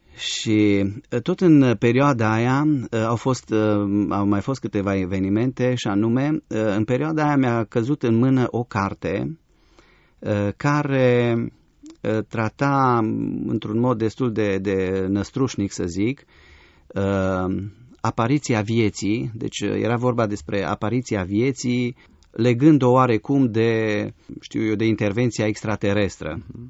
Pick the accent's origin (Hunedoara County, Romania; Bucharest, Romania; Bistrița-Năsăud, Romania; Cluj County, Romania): Cluj County, Romania; Cluj-Napoca; Eu, deși m-am născut în Cluj, am crescut aproape de centru